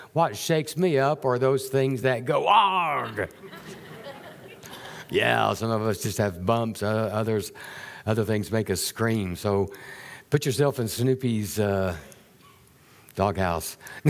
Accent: the South, United States; I grew up in the South, and in the South, I heard this phrase quite a bit, a God-fearing man.

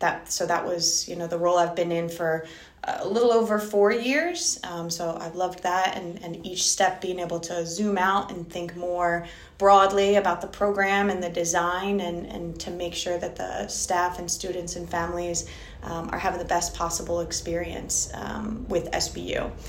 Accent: New Jersey, United States; I had the opportunity to play soccer all growing up in South Jersey

